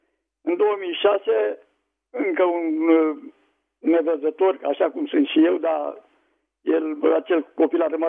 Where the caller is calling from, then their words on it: Slatina, Olt County, Romania; din Slatina.